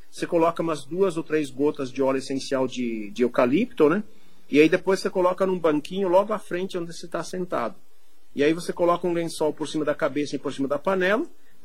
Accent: Santa Catarina, Brazil; E a gente que é do sul, né? Eu sou de Santa Catarina

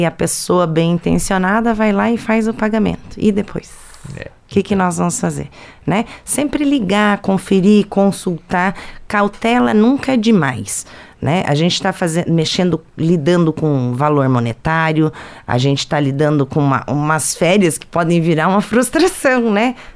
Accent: Foz do Iguaçu, Paraná, Brazil; born there; now in Cascavel, Brazil; Eu sou nascida em Foz do Iguaçu, mas eu tenho minha família aqui em Cascavel.

